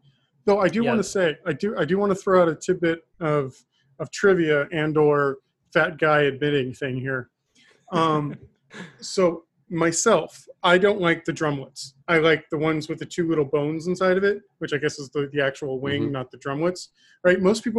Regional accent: Texas, United States; I'm a Texan.

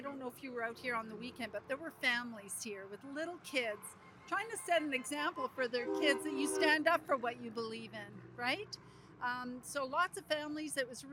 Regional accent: Cochrane, Alberta, Canada; I'm from Cochrane, just up the highway.

